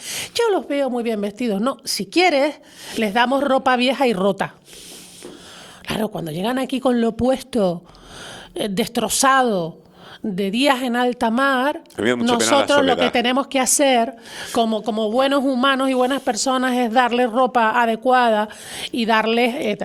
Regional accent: Canary Islands, Spain; venimos de Canarias, y digan, se nota que vienes de Canarias porque te veo que estás bien atendido.

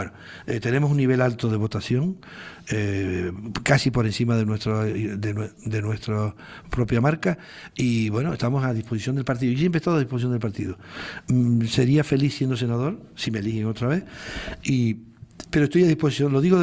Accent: Galicia, Spain; Bueno, como buen gallego.

